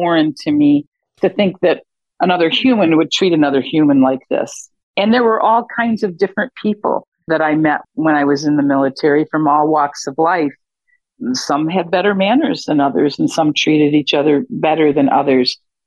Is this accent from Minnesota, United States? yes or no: no; Michigan, United States; Well, I came from Michigan, so so I was used to winter